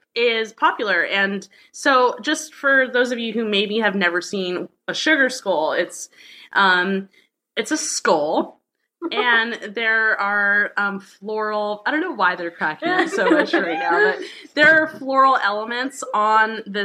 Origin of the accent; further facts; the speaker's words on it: California, United States; and he loves it when me and my friend go visit because we're from California.